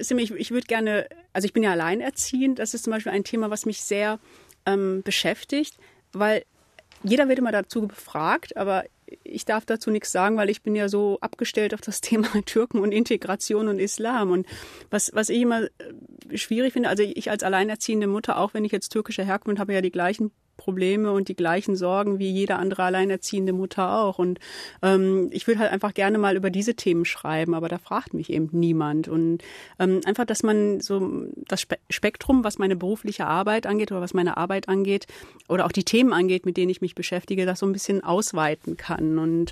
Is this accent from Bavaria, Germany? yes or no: no; Duisburg, North Rhine-Westphalia, Germany; accent: Ruhrpott; Nicht um den türkischen Akzent loszuwerden, sondern um den Ruhrpott-Akzent loszuwerden. Ich bin in Duisburg aufgewachsen. Wenn ich will, dann kann ich voll Duisburg werden